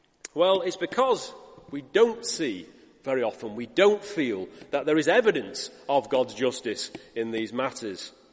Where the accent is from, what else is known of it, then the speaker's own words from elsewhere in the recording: United Kingdom; Yes, we are British, most of us. And yes, our culture says, just mind your own business.